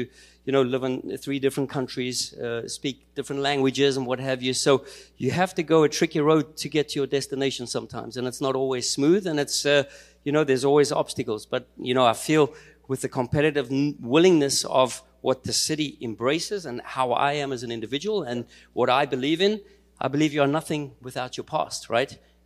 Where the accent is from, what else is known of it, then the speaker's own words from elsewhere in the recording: South Africa; now in Germany; for me as a South African living in Germany